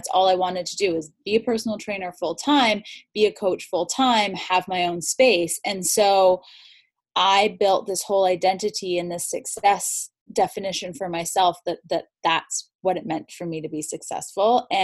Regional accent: Toronto, Ontario, Canada; And so I'm from Toronto

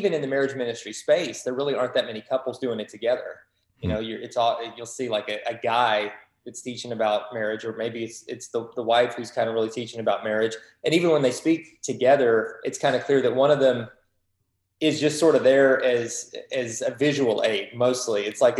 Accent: Georgetown, Kentucky, United States; But yeah, I grew up in Georgetown, Kentucky, the city that never sleeps.

